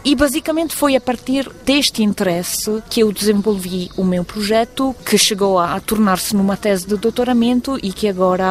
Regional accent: Venice, Veneto, Italy; eu moro numa cidade que é a rainha, digamos assim, das artes visuais, porque sou de Veneza

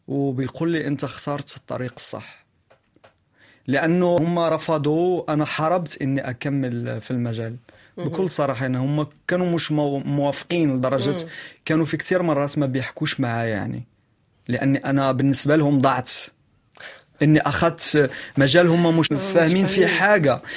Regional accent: Morocco; أنا مغربي، وكان افتخر أني مغربي طبعا،

